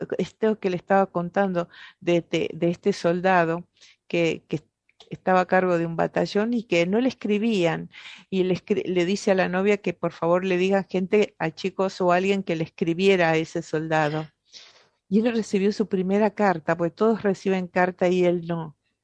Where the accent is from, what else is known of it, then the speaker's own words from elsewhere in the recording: Argentina; eso forma parte de nuestra memoria colectiva, de nuestra historia como pueblo argentino